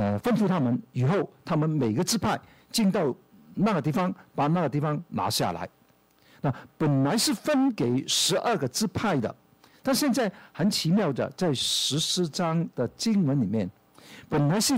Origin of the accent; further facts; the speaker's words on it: Hong Kong; accent: Hong Kong; Chinese is a second language; 我们从香港过来的普通话都多半都念得不好，我是其中一个